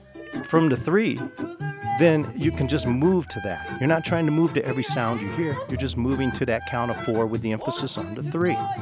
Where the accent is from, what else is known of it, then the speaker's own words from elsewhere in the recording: Japan; I spent so much time growing up in Japan